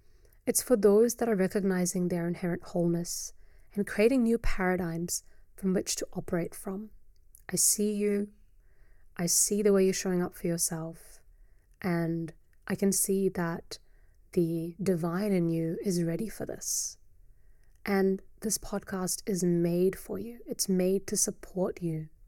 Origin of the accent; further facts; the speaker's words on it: New Zealand; also born or lived in India; So I'm an Indian-born Kiwi woman residing in Aotearoa, New Zealand. And on this day that I'm recording this episode, I'm 32 years of age.